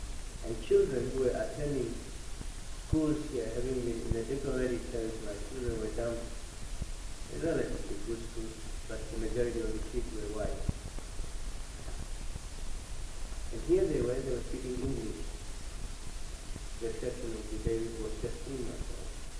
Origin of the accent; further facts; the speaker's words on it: Namibia; born there; I was born in South West Africa and I'm a city person. I wasn't born in the countryside